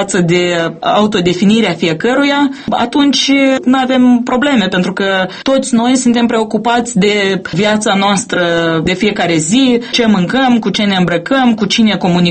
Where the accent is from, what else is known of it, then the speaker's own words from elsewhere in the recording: Moldova; Și eu sunt moldovean. Eu mă consider patriot.